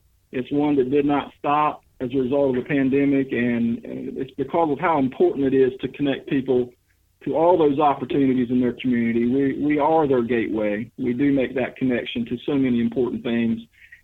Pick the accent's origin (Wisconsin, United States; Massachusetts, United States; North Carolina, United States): North Carolina, United States; Harkers Island; now in Clayton, United States; But I grew up way down east. I grew up on Harkers Island